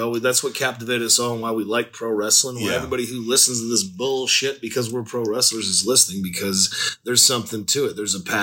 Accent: Maryland, United States; also born or lived in New Jersey; I grew up in Western Maryland. Yeah, I started wrestling in West Virginia

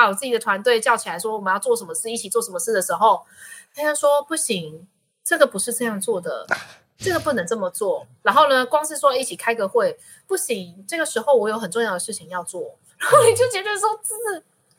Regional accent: Taiwan; 我们台湾人大概就是8:55、9点出现嘛

